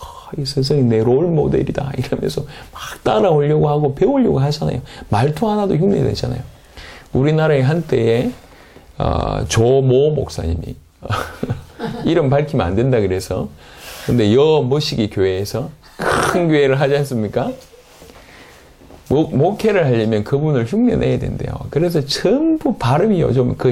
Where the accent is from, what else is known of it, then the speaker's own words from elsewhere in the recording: Yeongnam, South Korea; 우리는 영남에서 자랐을 때